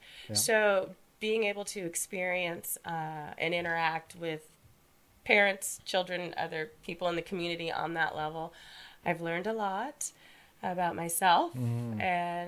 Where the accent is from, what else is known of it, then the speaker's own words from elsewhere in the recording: San Francisco, California, United States; So I moved here in 2008 from San Francisco. I'm a California girl.